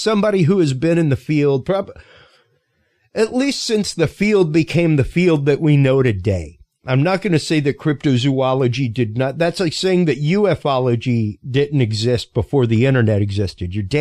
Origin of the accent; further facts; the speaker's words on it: Louisiana, United States; I'm a Cajun.